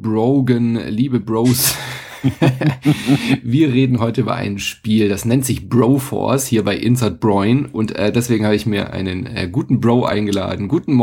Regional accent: Freiburg, Baden-Württemberg, Germany; Sag ich als Freiburger hier.

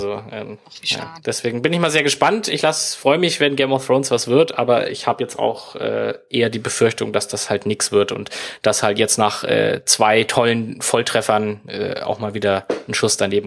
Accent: Bavaria, Germany; Und bei mir als Kind in Franken gibt es da den Nachtgiecher.

